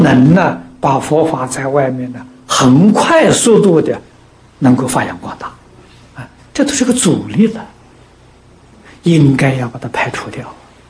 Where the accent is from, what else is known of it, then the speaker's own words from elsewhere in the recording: China; 所以我们中国人塑佛像，塑中国人的面孔，正确的。